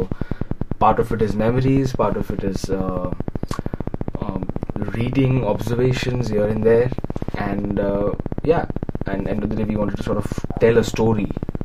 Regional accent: Vadodara, Gujarat, India; and where I grew up in Baroda

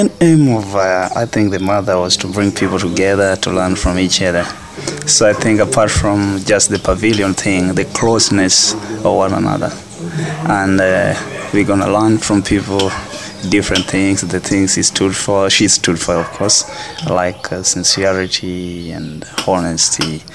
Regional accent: Kenya; I'm from Kenya. Yeah.

